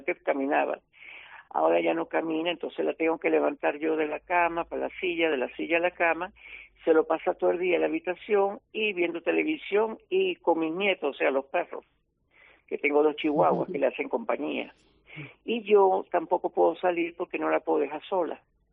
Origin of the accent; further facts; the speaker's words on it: Venezuela; now in Spain; Yo en mi país, dependiendo del volumen de la cartera